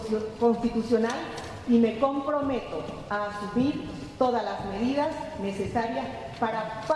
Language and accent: Spanish; Bolivia; Más que política, soy boliviana